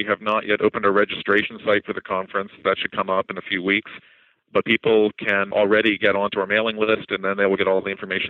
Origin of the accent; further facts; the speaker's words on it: Pittsburgh, Pennsylvania, United States; So the meeting is going to be in Pittsburgh, my hometown here